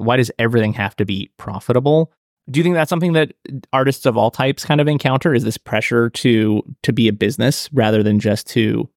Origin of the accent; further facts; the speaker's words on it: Reno, Nevada, United States; moved away; left to go to bigger cities because I thought that was more exciting. There was more happening. So I was gone from Reno from 2001 to 2016.